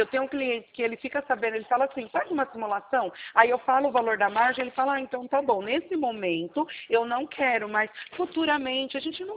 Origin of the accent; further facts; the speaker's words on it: Campinas, São Paulo, Brazil; eu sou da cidade de Campinas.